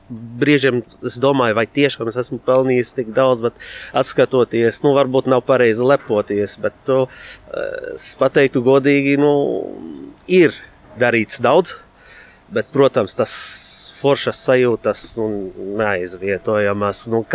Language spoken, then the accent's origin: Latvian; Lebanon; Latvian is a second language; now in Latvia; Ja es domātu, vai es esmu piederīgs, es nevaru pateikt pat, ka es esmu 50% Libānis vai 50%, bet es varu vienkārši pateikt tā, ka, nu, varbūt mana DNS ir Libāna, bet tomēr manā dvēseles DNS ir pilnīgi sajauta pašlaik.